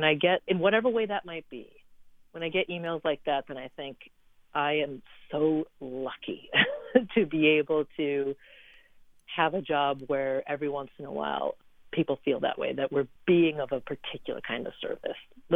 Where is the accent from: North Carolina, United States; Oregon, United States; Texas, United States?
Oregon, United States; because growing up in Oregon, I will always be profoundly connected to the Pacific Northwest of this country.